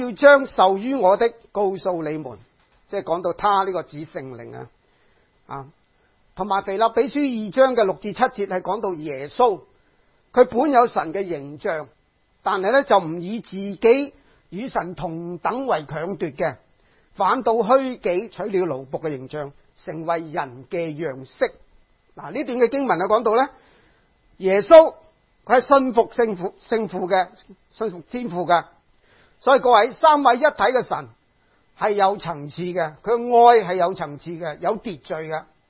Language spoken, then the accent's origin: Cantonese; China; 不过我知呀，我系中国人嚟㗎，我有啲中国人嘅一个文化嘅咁